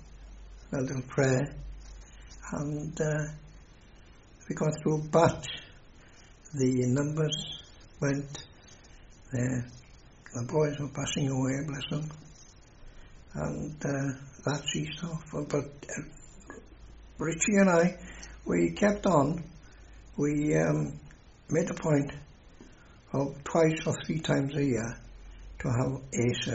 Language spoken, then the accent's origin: English; Wales, United Kingdom; because you see, being Welsh, and there was another Welshman from Festiniog